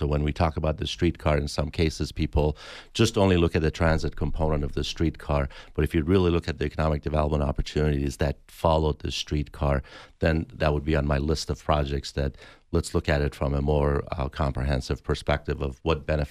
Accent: Wisconsin, United States; I grew up in Wisconsin, and we only had 3 months of construction season.

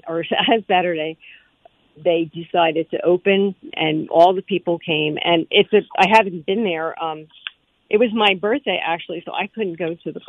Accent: Philadelphia, Pennsylvania, United States; we were floored to find out that we were both born and raised in Philadelphia. We both grew up in devout Irish Catholic families

